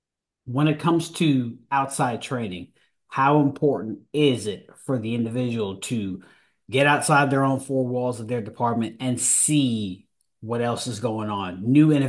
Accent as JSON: {"language": "English", "region": "New York", "country": "United States", "said": "So, I'm from Rockland County, so not too far from you."}